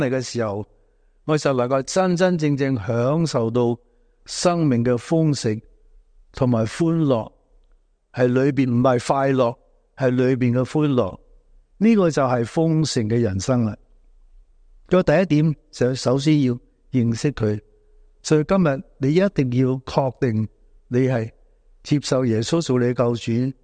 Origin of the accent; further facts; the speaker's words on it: China; 神赐给我们永生，我们中国人就是追求什么？长命啊，长命啊。